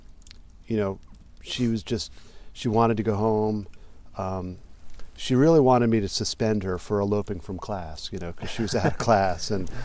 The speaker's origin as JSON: {"language": "English", "region": "Virginia", "country": "United States", "tie": "born or raised there", "said": "Well, I grew up mostly in Northern Virginia, which is where I really spent my formative years, as they say."}